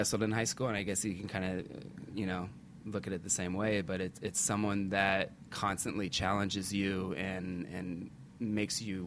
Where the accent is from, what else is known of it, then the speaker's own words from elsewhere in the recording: Seymour, Indiana, United States; I grew up in southern Indiana, in Seymour, Indiana.